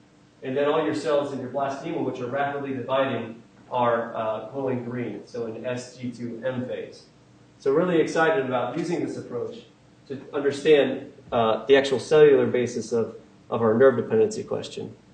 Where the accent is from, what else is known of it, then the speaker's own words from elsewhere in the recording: Midwest, United States; now in Boston, United States; although I'm a Midwesterner